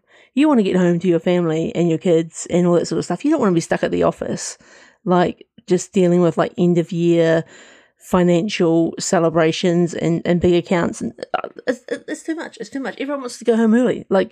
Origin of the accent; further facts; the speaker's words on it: Hawke's Bay, New Zealand; I was sitting around with the family in my hometown of Hawke's Bay